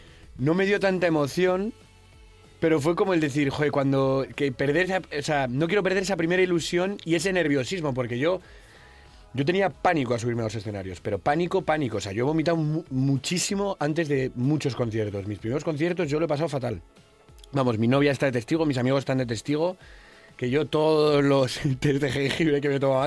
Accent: Pamplona, Navarre, Spain; la sala más grande de Pamplona, de mi tierra. Me hace una ilusión.

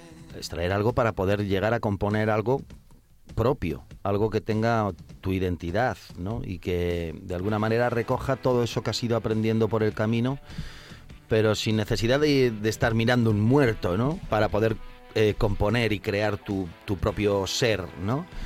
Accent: Spain; Sí, porque además en España, que es increíble, pues podrá ser, no sé si es que somos el país europeo con más bares, pero probablemente seremos también el país europeo con más artistas por metro cuadrado.

